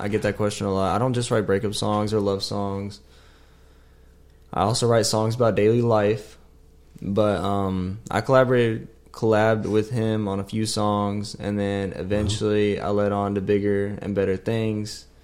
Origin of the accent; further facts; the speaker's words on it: Hermitage, Tennessee, United States; I grew up in Hermitage.